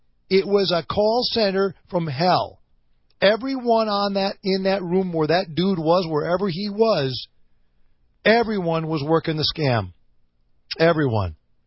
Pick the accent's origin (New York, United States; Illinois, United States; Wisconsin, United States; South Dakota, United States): Wisconsin, United States; in Dodge County, Wisconsin, right down the road from my hometown.